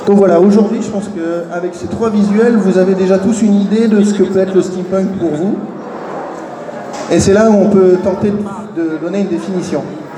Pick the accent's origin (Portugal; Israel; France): France; Ah oui, alors je suis français, donc il va y avoir plein de références françaises pour vous faire plaisir.